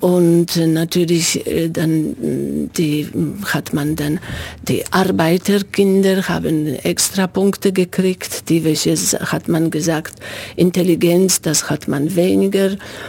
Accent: Pomeranian Voivodeship, Poland; Ich komme aus Polen. Ich bin also am Meer geboren. Das ist jetzt in Dreistadt, Gdynien, Sopot, Danzig. Ich habe in Danzig studiert.

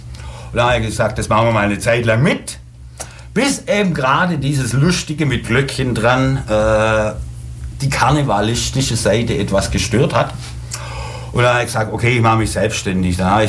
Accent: Ulm, Baden-Württemberg, Germany; Ich bin die erste Generation meiner Familie in Ulm, ja. Die kamen, die mütterliche Seite kam von Wasseralfingen, der Papa kam aus dem Allgäu.

